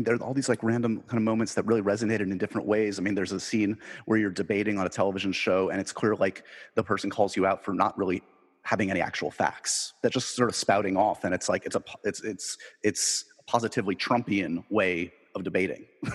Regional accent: New York, United States; Bella Abzug, I'm a New Yorker, so I kind of knew her a little bit.

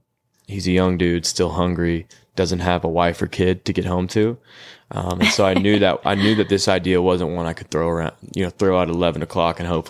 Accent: Tennessee, United States; this whole time I was growing up in Tennessee

